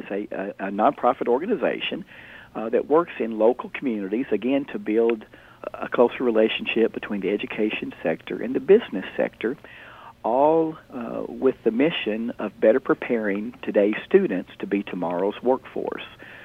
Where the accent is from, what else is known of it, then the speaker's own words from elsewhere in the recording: Princeton, Kentucky, United States; also born or lived in Paducah; I was born in Paducah and grew up in Princeton, Kentucky.